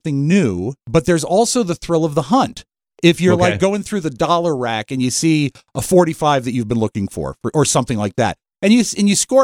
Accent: Leesburg, Virginia, United States; And I'm from Leesburg.

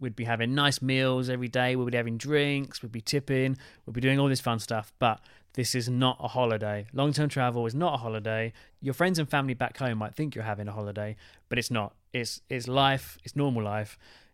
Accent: United Kingdom; Yeah, well, being British anyway, we explain to people.

